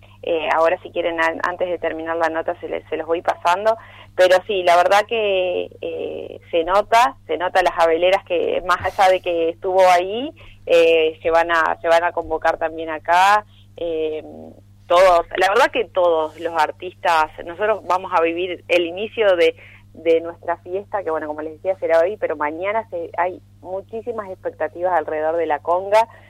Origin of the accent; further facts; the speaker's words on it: Gualeguaychú, Entre Ríos, Argentina; born there; yo soy nacida en Gualeguaychú, mi familia de ambos lados, materna y paterna, son de ahí, de Gualeguaychú, pero sí, me crié acá, orillas de nuestro río Uruguay